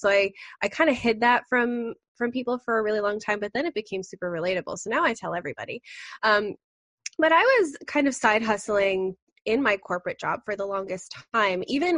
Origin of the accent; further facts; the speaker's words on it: Canada; which as a Canadian, $750 US is still decent.